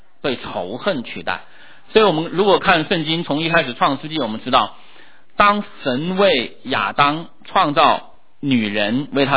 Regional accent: China; 我们中国人都知道以前那个非常著名的这个报仇的故事成为我们的英雄

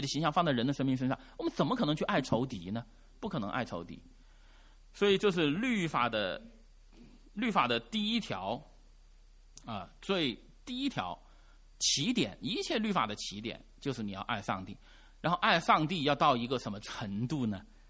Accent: China

